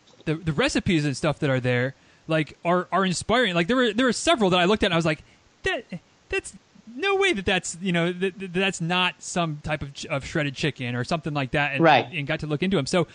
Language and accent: English; Michigan, United States; And now being in Central Florida, which it still sounds backwards to me because I grew up in Michigan, so obviously quite different climate zones.